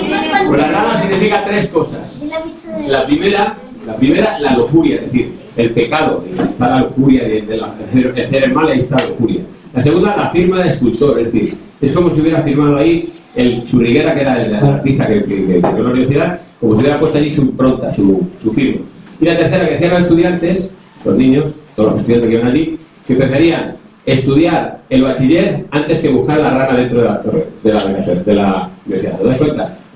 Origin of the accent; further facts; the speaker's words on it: Spain; Es decir, ¿cuál es tu país? Digo, España.